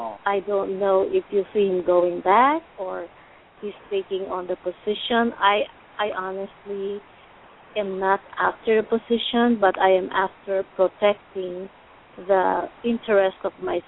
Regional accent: California, United States; I'm from California.

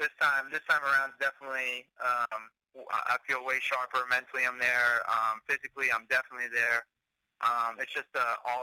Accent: Wallington, New Jersey, United States; I'm originally from Wallington, New Jersey.

